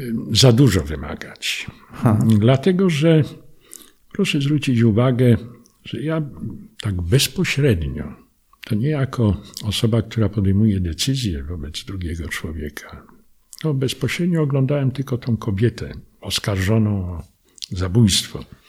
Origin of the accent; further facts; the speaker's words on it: Warsaw, Masovian Voivodeship, Poland; moved away as an adult; now in Kraków, Poland; ja wychowałem się w Warszawie, maturę zdawałem w Warszawie, ale chciałem troszkę odejść z gniazda i dlatego przyjechałem na studia do Krakowa.